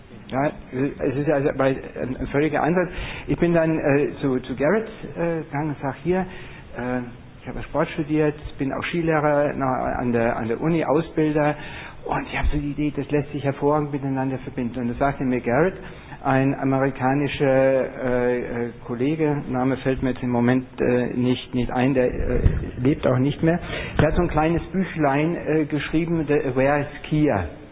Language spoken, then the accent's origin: German; Austria; Ich bin gebürtiger Österreicher